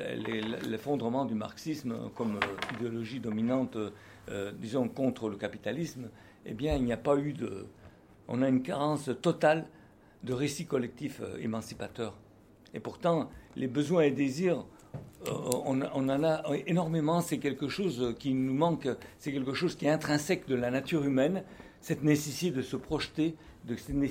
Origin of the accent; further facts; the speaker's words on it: Auvergne-Rhône-Alpes, France; born there; je suis né en France. Je suis né pas très loin d'ici, d'ailleurs. Je suis né en Savoie.